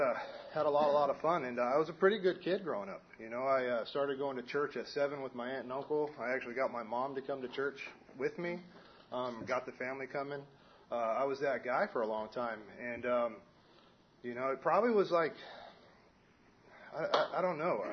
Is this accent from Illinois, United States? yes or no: no; San Diego, California, United States; So, I'm from San Diego. I grew up in a normal Southern California family.